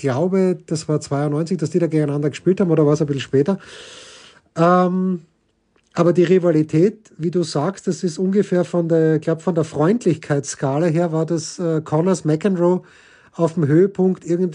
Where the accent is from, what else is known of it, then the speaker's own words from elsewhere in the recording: Styria, Austria; als Steirer